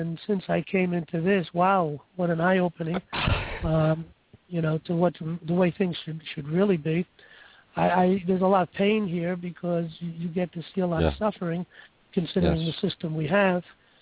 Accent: New York City, New York, United States; I come from New York City, and when I was younger, you know, I was raised in the 50s and the 60s, and in the city, it was always very friendly in the city. You know, summer nights, I lived in the Bronx.

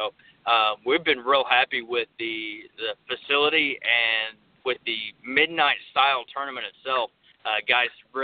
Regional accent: Tulsa, Oklahoma, United States; I'm from the Tulsa area in northeast Oklahoma. Grew up playing football

